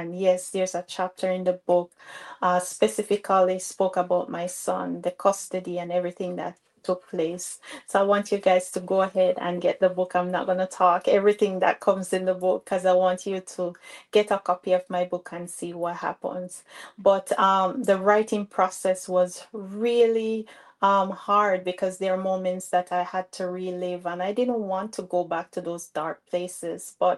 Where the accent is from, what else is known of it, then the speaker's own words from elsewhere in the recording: Manchester, Jamaica; moved away as an adult; now in United States; I'm from the Caribbean. I'm from Jamaica, a little town in Jamaica called Manchester. Here we call them states, but back in Jamaica, we call them parish. So I'm from Manchester. I came here over 10 years ago